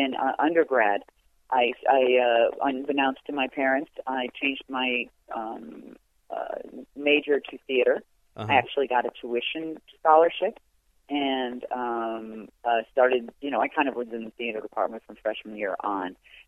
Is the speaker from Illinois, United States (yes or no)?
yes; Dolton, Illinois, United States; On the south side of Chicago, in a suburb called Dalton.